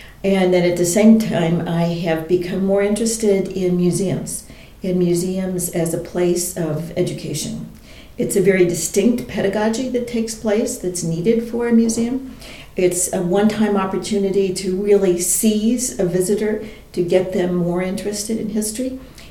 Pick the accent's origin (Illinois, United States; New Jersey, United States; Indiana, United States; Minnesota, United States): Indiana, United States; But I grew up in the American Midwest. I was born in northern Indiana, where the land is absolutely flat.